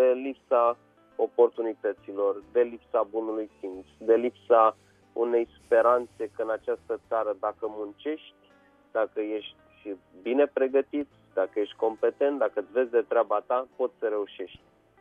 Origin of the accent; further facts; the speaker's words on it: Piatra Neamț, Neamț County, Romania; am copilărit la Piatra Neamț